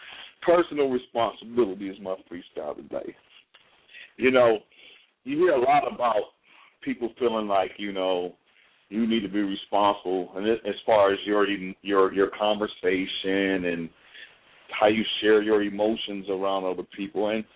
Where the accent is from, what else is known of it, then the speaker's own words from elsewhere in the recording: Chicago, Illinois, United States; now in Houston, United States; I live in Houston, been living there for a little while, but I'm originally from Chicago. And anyway, I'm down here in Houston because I love the weather, and the people are cool